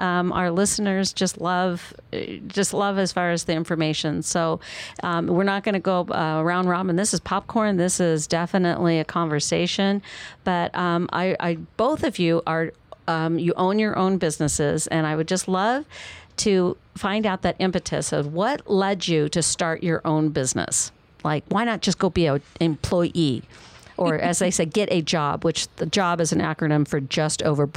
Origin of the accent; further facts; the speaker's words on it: Tucson, Arizona, United States; from Tucson, Arizona.